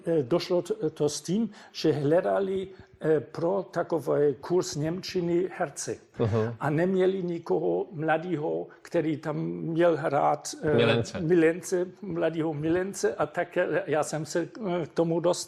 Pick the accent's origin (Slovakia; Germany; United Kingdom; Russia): Germany; Czech is a second language; Že jsem jel do komunistické země, jako západní Němec, a že bych mohl být komunista.